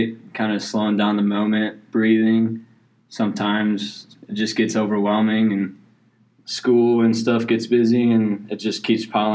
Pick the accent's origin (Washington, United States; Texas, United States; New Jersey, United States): Texas, United States; I'm a Texan.